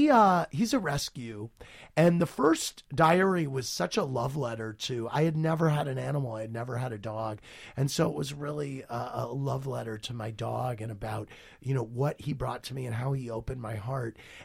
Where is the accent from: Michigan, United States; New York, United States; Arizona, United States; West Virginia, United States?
New York, United States; I mean, I walk out of my door and I think of myself as a New Yorker every day